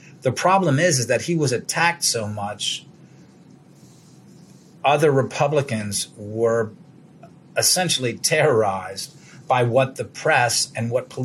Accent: New York, United States; I'd lived in New York for a long time. I was raised in New York.

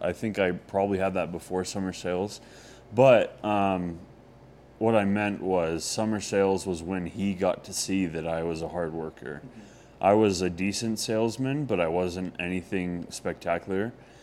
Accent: Tennessee, United States; I actually grew up mostly in Tennessee. My family, my mom was born in Idaho, and my dad's actually Canadian. But we moved a lot because of my dad's schooling and different things, and ended up living the most in Tennessee. So I lived out east.

